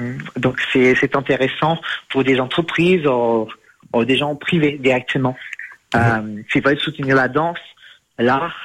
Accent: Portugal; Donc moi je suis portugais

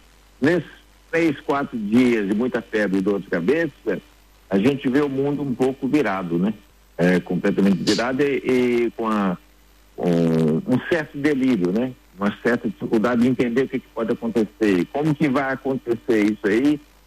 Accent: Minas Gerais, Brazil; para mim, como brasileiro de Minas Gerais, eu acho bem triste o que acontece.

